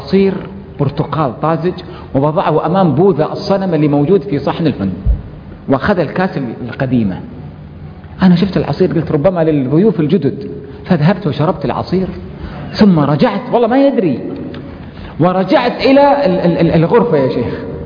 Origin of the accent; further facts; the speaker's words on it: Kuwait; كاتب سياسي عندنا في الكويت